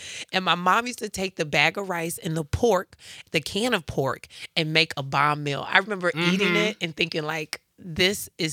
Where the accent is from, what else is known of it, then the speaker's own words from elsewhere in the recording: Chicago, Illinois, United States; So I often think about like growing up in Chicago when we used to walk to the church.